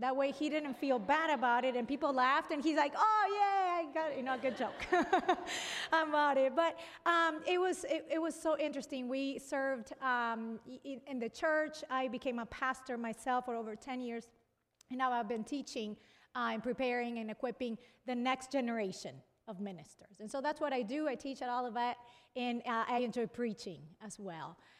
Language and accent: English; Argentina; also born or lived in Brazil; As you can tell, I have an accent. So I'm originally from Brazil. I grew up in Argentina as the child of missionaries.